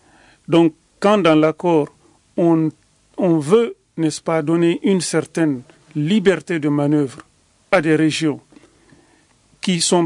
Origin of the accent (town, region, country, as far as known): Mali